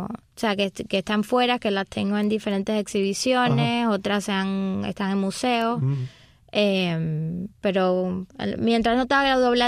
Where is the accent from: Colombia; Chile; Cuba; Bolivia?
Cuba; tuviese que ver con como mi identidad como cubana.